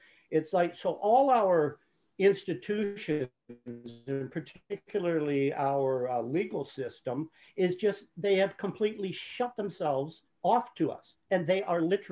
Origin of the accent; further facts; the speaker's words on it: Canada; even though I'm Canadian? So I'm looking at the US.